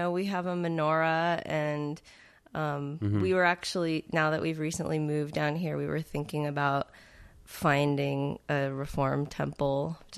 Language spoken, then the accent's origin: English; San Luis Obispo, California, United States; I mainly grew up in San Luis Obispo, so there were about 12 Pe